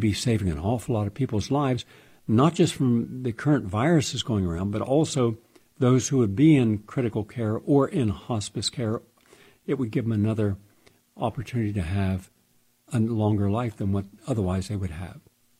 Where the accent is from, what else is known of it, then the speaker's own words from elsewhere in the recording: West Virginia, United States; All of the good people in West Virginia, my home state.